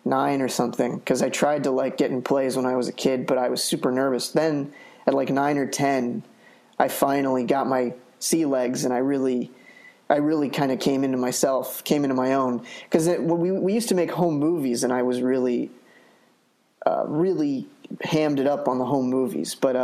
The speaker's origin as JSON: {"language": "English", "town": "Sacramento", "region": "California", "country": "United States", "tie": "born or raised there", "also_born_or_lived": "Los Angeles", "said": "I was born here. I grew up in Sacramento, and then and I came back here a lot because a lot of my family is from here."}